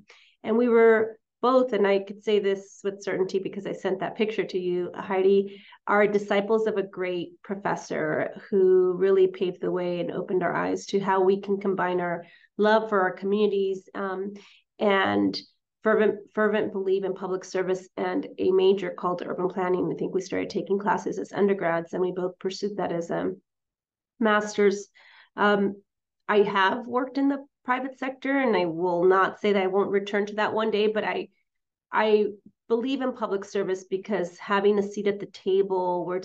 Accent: Huntington Park, California, United States; growing up in South Los Angeles and the Southeast cities, where I truly say I hail from the Southeast cities, specifically Huntington Park, where my parents still reside.

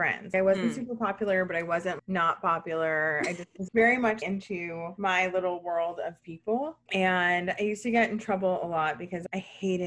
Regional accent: Long Island, New York, United States; So I bounced around a bit as a kid. I grew up in Long Island for a while and then moved into the city.

